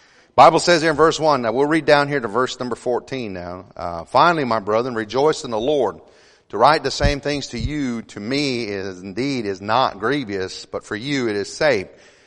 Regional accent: United States; You can't tell I'm Navajo Indian. Amen. Full-blooded Navajo Indian.

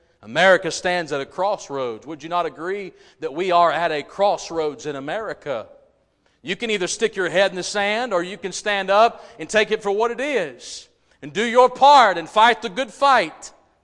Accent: United States; I'm not flying any other flag but the American flag. You say, why? Because I am an American.

